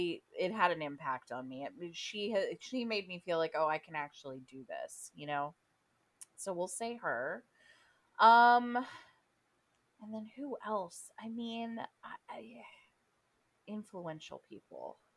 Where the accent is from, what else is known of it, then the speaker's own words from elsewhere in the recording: the South, United States; I'm from the South, and he was an old redneck man